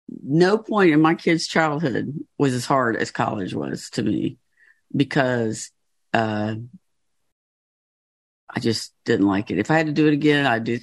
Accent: Georgia, United States; I'm from Georgia. I don't always speak the King's English.

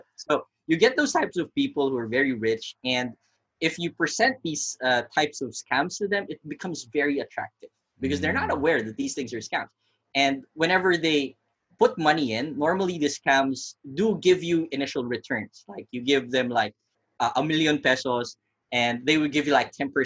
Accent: Philippines; it's very easy to, you know, to fall into these things as a, you know, as a Filipino

